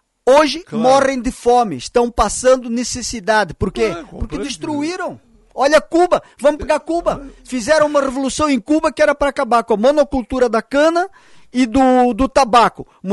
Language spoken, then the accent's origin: Portuguese; Angola; Eu nasci em 1958. Dizem que a guerra na minha terra começou em 1961.